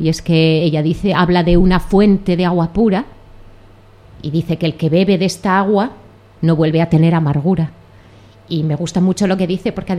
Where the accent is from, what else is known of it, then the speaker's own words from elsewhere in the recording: Gijón, Asturias, Spain; moved away; also born or lived in Madrid / Salamanca; Sí, yo luego me fui de Gijón.